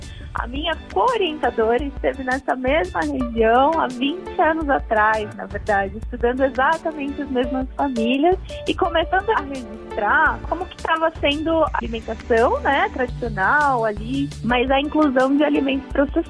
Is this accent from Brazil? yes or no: yes; São Paulo, Brazil; eu sou de São Paulo, né? Uhum. Tô fazendo meu doutorado aqui na Universidade de São Paulo. Eu morei um tempo na região de Altamira, me apaixonei pela Amazônia